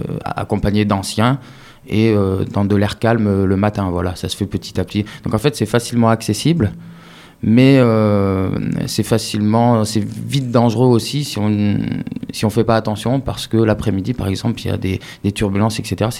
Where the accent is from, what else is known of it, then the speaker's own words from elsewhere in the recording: Digne, Provence-Alpes-Côte d'Azur, France; also born or lived in Normandy; Alors, je suis né en Normandie, en fait, mais je suis arrivé à Digne quand j'avais même pas